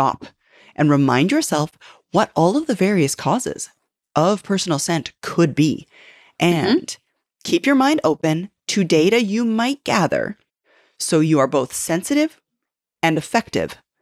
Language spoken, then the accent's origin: English; Canada; but I am Canadian.